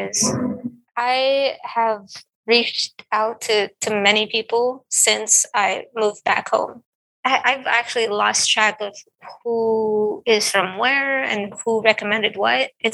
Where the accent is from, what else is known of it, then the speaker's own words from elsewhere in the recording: Los Angeles, California, United States; Well, my mom is Mexican, and things that I've noticed just from growing up in Boyle Heights and the East LA area, just having friends that are also of Mexican descent